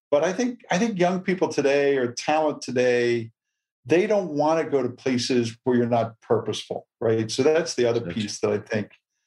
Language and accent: English; United States; I'm an American. I know what the threats are.